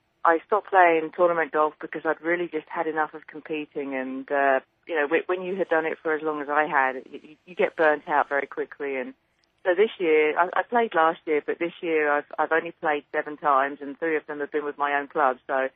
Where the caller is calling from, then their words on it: Orlando, Florida, United States; Just Orlando.